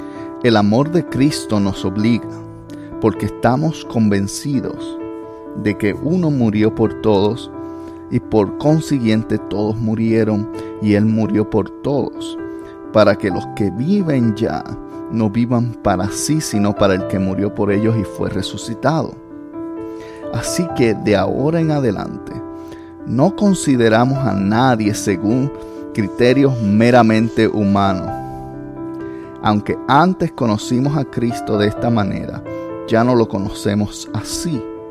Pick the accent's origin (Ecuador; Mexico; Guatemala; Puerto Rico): Puerto Rico; no entiendo porque de donde yo vengo, Puerto Rico, no hay división de colores, al menos cuando yo crecí